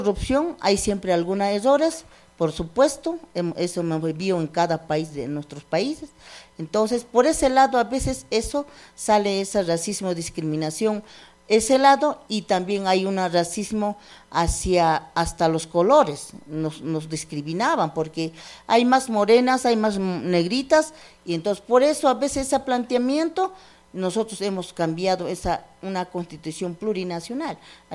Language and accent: Spanish; Chuquisaca, Bolivia; moved away; Yo soy un departamento de Chuquisaca y visto como tal soy, pero migro a un departamento Santa Cruz, es acá como fuera Guayaquil.